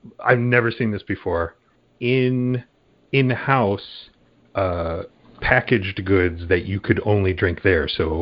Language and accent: English; Chicago, Illinois, United States; Everybody knows we're from the Chicago area, right?